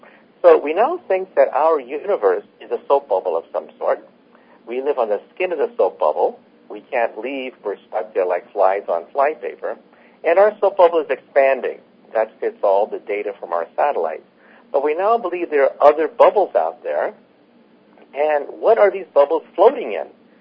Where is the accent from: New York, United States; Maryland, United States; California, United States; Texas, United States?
California, United States; when I was a child growing up outside San Francisco, I used to spend hours watching the carp swimming in the Japanese tea garden.